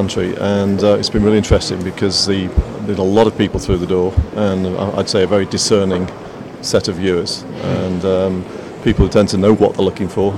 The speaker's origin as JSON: {"language": "English", "town": "Bristol", "region": "South West England", "country": "United Kingdom", "said": "Well, I come from Bristol, so we all love"}